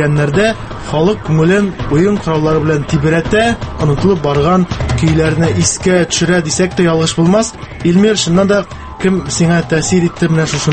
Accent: Musabay, Tatarstan, Russia; Тукай районы Мусабай авылы егете. Шунда туып үстем.

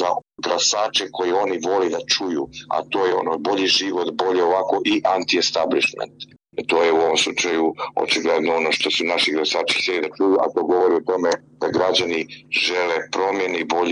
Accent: Montenegro; na sjeveru Crne Gore, odakle sam ja

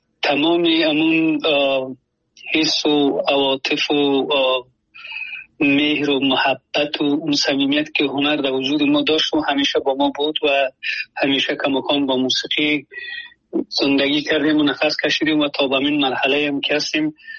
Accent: Afghanistan; moved away as an adult; now in United States; ما جزی همون آدم ها هستیم که از 2022 از افغانستان برآمدیم و آمدیم همین گونه پاکستان و از پاکستان آلمان، و آلمان هم یک نیم سال اونجا بودم و مدتی کوتاه یک پنج ماه میشه که آمدم امریکا و فعلا امریکا هستم.

